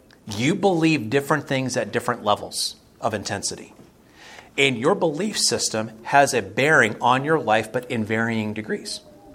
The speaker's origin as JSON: {"language": "English", "region": "Florida", "country": "United States", "tie": "born or raised there", "said": "I grew up in Florida. I lived there for a long time."}